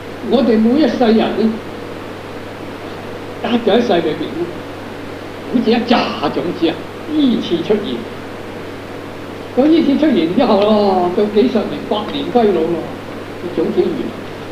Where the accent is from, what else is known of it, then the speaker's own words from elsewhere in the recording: China; 所以我哋中國人都係唔夠福